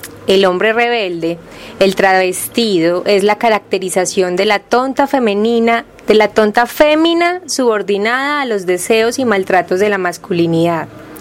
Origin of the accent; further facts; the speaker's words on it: Medellín, Antioquia, Colombia; Bueno, nosotras somos de Colombia, de Medellín. Me parece importante decir eso.